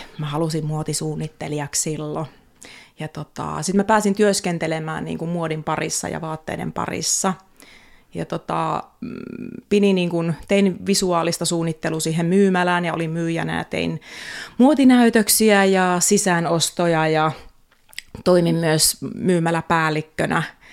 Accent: Jyväskylä, Central Finland, Finland; also born or lived in Helsinki; now in Espoo, Finland; tuli tasan 10 vuotta siellä, kun sinne muutin, mutta alkujaamaan Keski-Suomesta, Jyväskylästä.

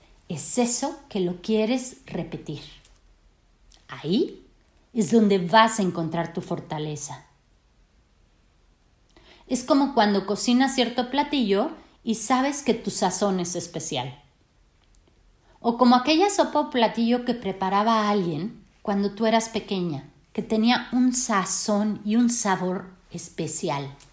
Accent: Mexico; Soy mujer, ingeniera, consultora familiar y coach de pareja. Soy de México

